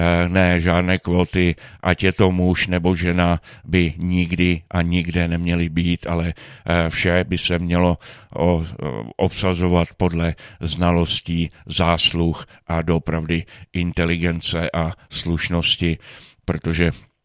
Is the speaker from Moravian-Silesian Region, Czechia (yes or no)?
no; Aš, Karlovy Vary Region, Czechia; Já jsem, jak už jsem zmínil, jsem vyrůstal v Aši.